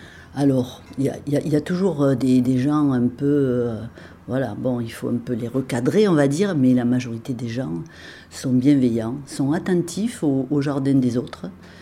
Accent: Saint-Antonin-Noble-Val, Occitanie, France; j'habitais précédemment dans la région du Tarn-et-Garonne parce que j'ai passé toute mon enfance à Saint-Antonin-Noble-Val. J'ai passé mes études et mon baccalauréat à Montauban

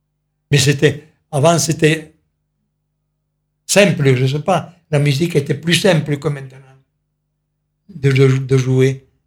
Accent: Cagnac, Occitanie, France; Donc moi, j'étais de Cagnac.

